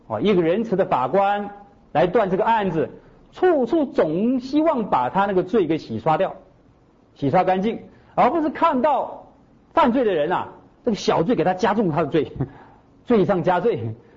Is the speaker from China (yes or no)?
yes; China; 这个跟我们中国人不一样，我们中国人看任何人啊都是好人